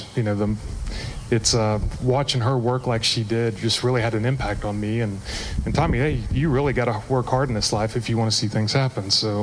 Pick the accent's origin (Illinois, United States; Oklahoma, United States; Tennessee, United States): Oklahoma, United States; So I grew up in Oklahoma, typical neighborhood.